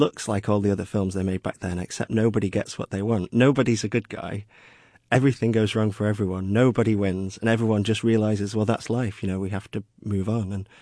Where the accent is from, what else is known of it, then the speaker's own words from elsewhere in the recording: Glossop, East Midlands, United Kingdom; I'm originally from Manchester, England. Well, I'm from a town called Glossop, about 20 minutes out of Manchester.